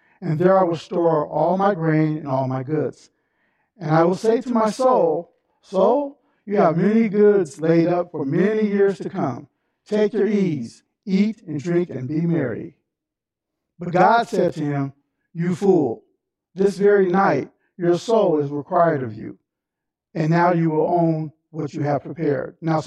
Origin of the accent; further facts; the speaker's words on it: Seattle, Washington, United States; also born or lived in Minneapolis; I remember growing up in Seattle. I grew up in Seattle